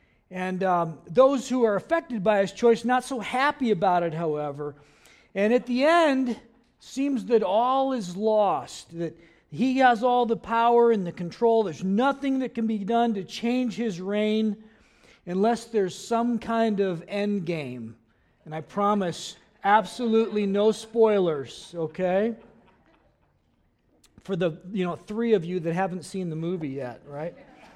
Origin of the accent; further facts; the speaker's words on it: St. Louis, Missouri, United States; Patty and I grew up in the St. Louis area. The Mississippi comes through there.